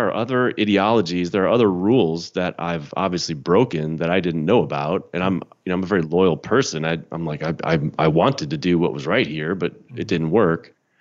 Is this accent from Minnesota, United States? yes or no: no; Chicago, Illinois, United States; I'm from Chicago, grew up in the Chicago suburbs.